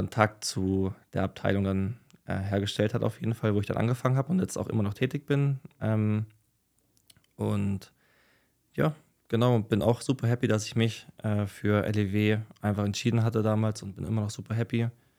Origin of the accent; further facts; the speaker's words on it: Kassel, Hesse, Germany; Ich komme ja ursprünglich auch aus Kassel, habe dann da auch Eishockey gespielt